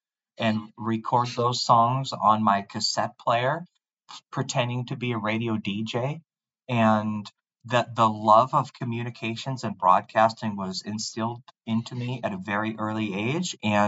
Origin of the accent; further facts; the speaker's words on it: Portland, Oregon, United States; I was supposed to go to Marshall High School. I grew up in Southeast Portland in the Lentz neighborhood. My neighborhood school was Marshall High School.